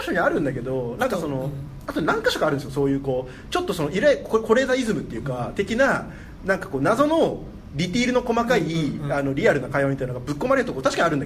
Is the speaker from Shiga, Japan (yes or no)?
no; Hokkaido, Japan; まあ、北海道出身なので